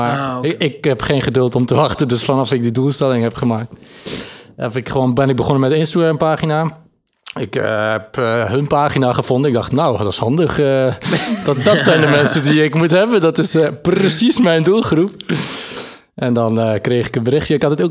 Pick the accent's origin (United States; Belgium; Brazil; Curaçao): Belgium; Ik kom uit België.